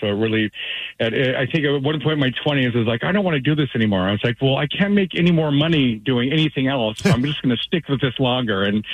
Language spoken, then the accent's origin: English; Bainbridge Island, Washington, United States; I'm not Italian. I'm from Kingston. I'm from Bainbridge Island.